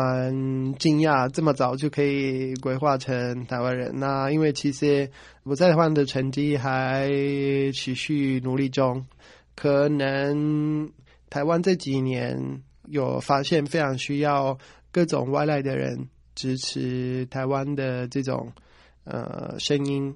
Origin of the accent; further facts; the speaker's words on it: Rome, Lazio, Italy; born there; Chinese is a second language; 没错，我是在罗马出生。